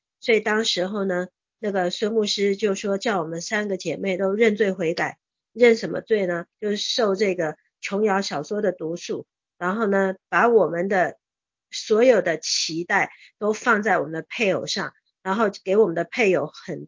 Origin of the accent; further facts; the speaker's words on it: Taiwan; 我觉得我是从台湾出来的